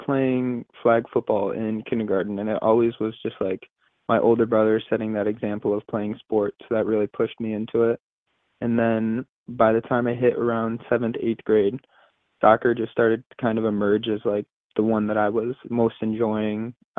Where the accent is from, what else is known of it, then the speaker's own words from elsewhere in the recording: Otsego, Michigan, United States; I was born and raised in Otsego, Michigan, and there were five total kids, all boys, and I was the youngest.